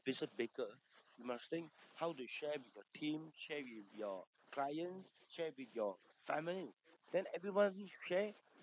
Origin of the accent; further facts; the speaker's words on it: Malaysia; I mean, I'm Malaysian. I always told people when I go overseas that Malaysia is the best country.